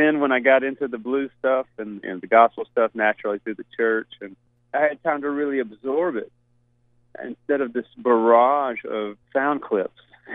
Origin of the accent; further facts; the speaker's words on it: Mississippi, United States; I grew up in Mississippi, but I didn't grow up on a farm. I grew up as like a little suburban hood rat, glued to MTV